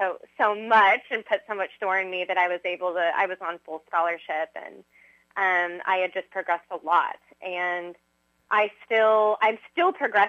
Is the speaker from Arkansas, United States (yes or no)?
yes; Little Rock, Arkansas, United States; So I am from Little Rock, Arkansas.